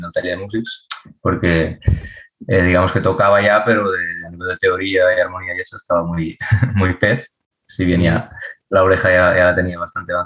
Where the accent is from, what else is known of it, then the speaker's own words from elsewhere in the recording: Els Guiamets, Catalonia, Spain; soy de los Guiamets, que es un pueblito ahí en el Priorat, en Tarragona, ¿no?